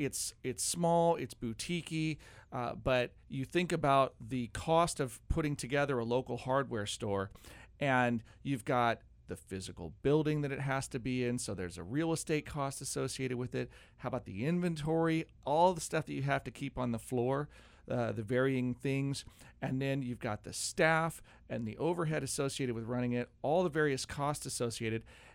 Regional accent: United States; This is a painful trade-off for us as an American, right?

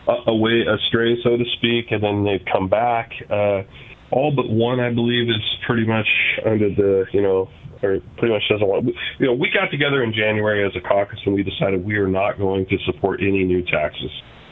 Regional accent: Douglas County, United States; I know what Douglas County, I grew up in Douglas County, I know what Douglas County needs to survive and to thrive

